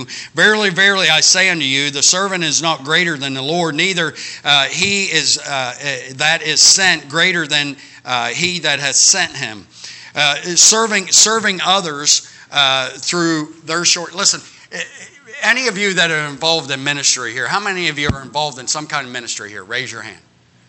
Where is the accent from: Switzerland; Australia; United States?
United States; born there; And I'm thank God that I was born in America.